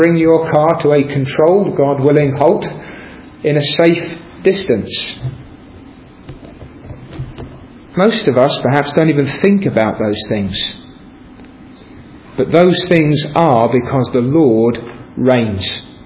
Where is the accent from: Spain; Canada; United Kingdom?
United Kingdom; Because we're British, some of us